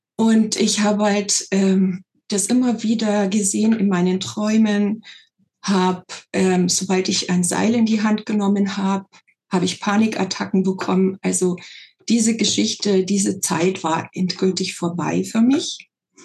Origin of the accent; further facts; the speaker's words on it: Munich, Bavaria, Germany; ich stamme aus München